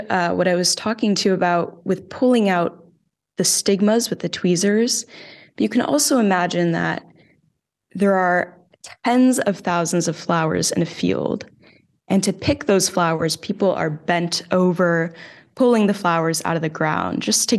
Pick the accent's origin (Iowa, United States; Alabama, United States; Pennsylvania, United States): Iowa, United States; I'm originally from Iowa, which is a small agricultural state in the middle of the United States.